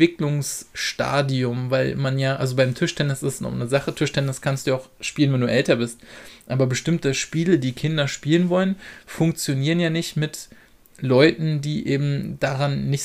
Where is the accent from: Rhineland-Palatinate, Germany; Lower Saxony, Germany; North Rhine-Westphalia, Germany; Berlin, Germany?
Berlin, Germany; Ja, ich komme aus, man kann es sagen, ich bin in Neukölln groß geworden und aufgewachsen.